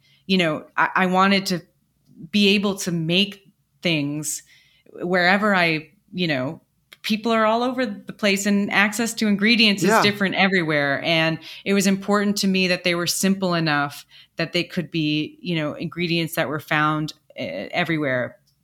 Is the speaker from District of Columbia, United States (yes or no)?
no; Shelter Island, New York, United States; I grew up on Shelter Island off of Long Island.